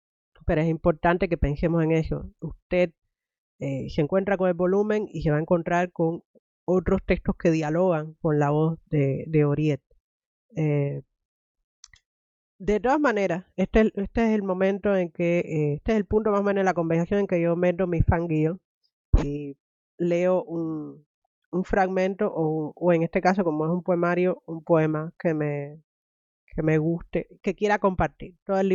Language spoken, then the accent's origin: Spanish; Cuba; yo soy cubana, las dos nacimos hacia el final del siglo XX